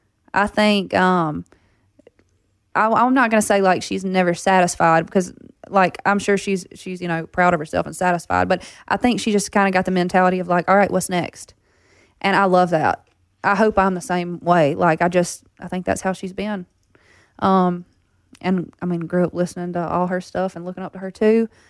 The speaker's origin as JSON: {"language": "English", "town": "Baskin", "region": "Louisiana", "country": "United States", "said": "I'm from Baskin, like, I can do this thing too."}